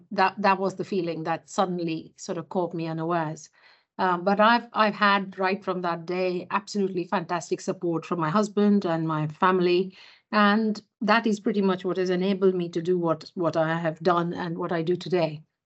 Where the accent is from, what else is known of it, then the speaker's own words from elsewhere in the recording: Mumbai, Maharashtra, India; I was born and brought up in India, in Bombay, which is now Mumbai. And I went to medical school in Mumbai.